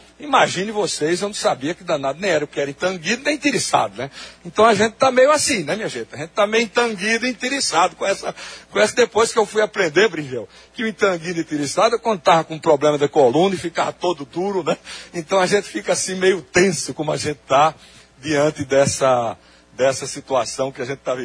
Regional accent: Maceió, Alagoas, Brazil; also born or lived in São Paulo; eu sempre nasci e vivi minha vida inteira em Maceió, numa capital, depois fui para São Paulo, né?

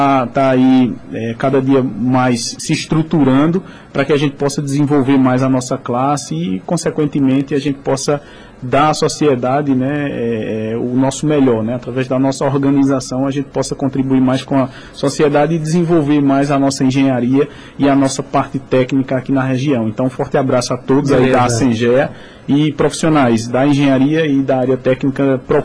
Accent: Bahia, Brazil; Baiano aqui sou eu.

